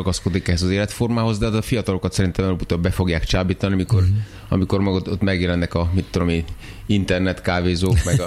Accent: Budapest, Hungary; ugye én budai gyerek vagyok

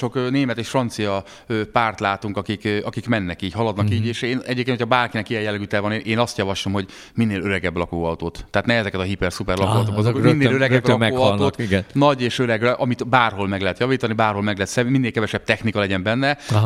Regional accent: Hungary; Tehát, hogy első magyarként megnyerni a Bamakót, és ez sikerült

